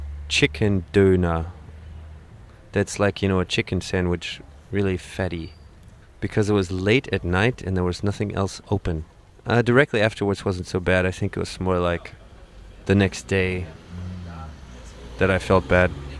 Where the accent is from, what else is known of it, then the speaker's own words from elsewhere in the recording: Virginia, United States; I come from Virginia, from the United States.